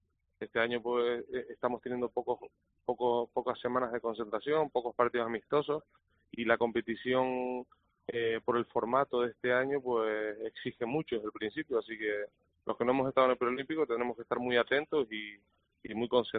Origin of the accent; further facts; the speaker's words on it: Tenerife, Canary Islands, Spain; y eso para mí, que soy de Tenerife, pues un orgullo tremendo.